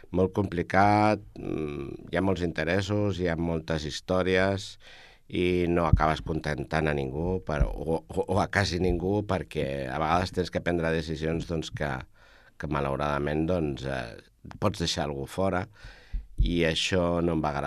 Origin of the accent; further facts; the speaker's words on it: El Prat de Llobregat, Catalonia, Spain; now in El Prat de Llobregat, Spain; tot i que he viscut uns anys fora del Prat, com sabeu, he tornat. Fa 2 anys que torno a ser al Prat, i molt orgullós de seguir al meu poble natal.